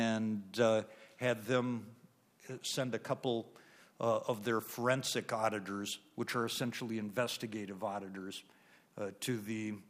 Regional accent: Fergus Falls, Minnesota, United States; I'm an attorney from Fergus Falls

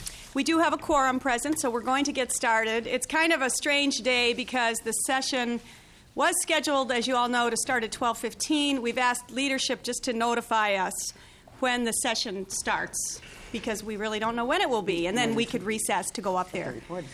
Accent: St. Paul, Minnesota, United States; And I'm from St. Paul, and I've served in the Senate for 14 years.

